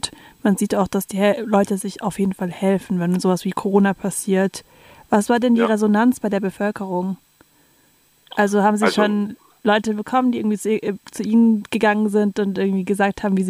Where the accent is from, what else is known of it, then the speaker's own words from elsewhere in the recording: Stuttgart, Baden-Württemberg, Germany; Also ich persönlich habe den direkten Vergleich zu Stuttgart, meiner Heimatstadt, wo ich auch noch wohne.